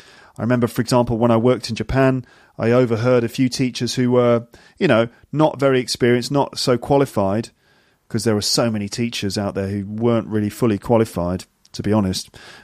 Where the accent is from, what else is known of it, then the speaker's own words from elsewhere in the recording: London, United Kingdom; also born or lived in Birmingham; I've spent time growing up in London. I spent time growing up in the Midlands near Birmingham. And so, you know, those accents are sort of in me a little bit.